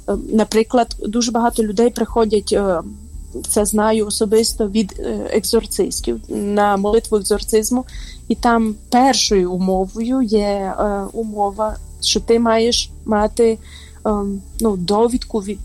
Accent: Zakarpattia Oblast, Ukraine; бо знають, що я із Закарпаття.

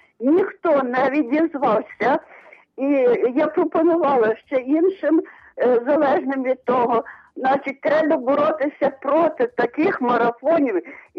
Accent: Lviv, Lviv Oblast, Ukraine; Я Львів'янка

